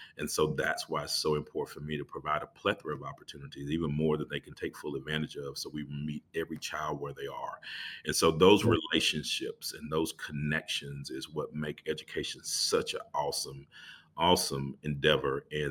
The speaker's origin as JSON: {"language": "English", "town": "Tyler", "region": "Texas", "country": "United States", "tie": "born or raised there", "said": "this high school in Tyler, Texas, just so happened to be my hometown."}